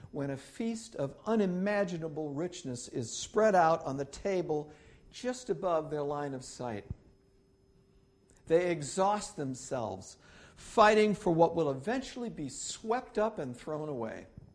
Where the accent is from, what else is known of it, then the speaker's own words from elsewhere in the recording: New York, United States; where I grew up in New York State, there was something called a Regents exam